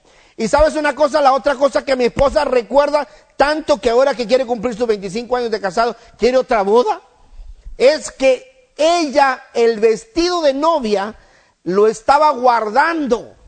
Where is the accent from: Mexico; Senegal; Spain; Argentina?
Mexico; moved away as an adult; now in United States; desde que nosotros nos venimos de México para acá.